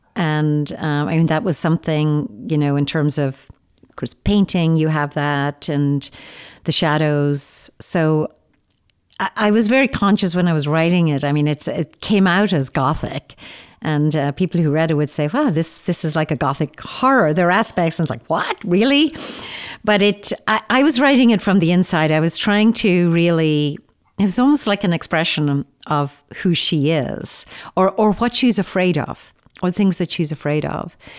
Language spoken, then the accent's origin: English; Ireland; even though I'm not from the North. I'm from the South.